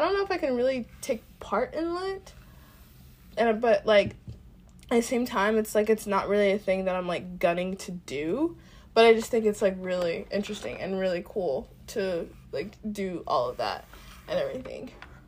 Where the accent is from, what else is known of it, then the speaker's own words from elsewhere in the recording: the South, United States; because I grew up in the South and there was a lot of Southern Baptist people over there. I grew up in Black churches.